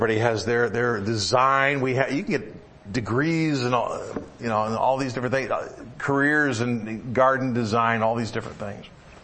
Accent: Birmingham, Michigan, United States; I grew up in Birmingham, Michigan.

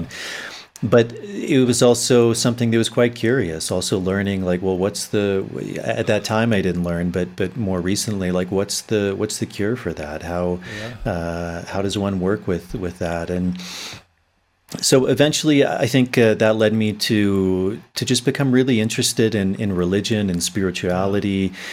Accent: Virginia, United States; But I grew up in the U.S., in Virginia, actually, okay. Which is interesting because that's also tobacco country.

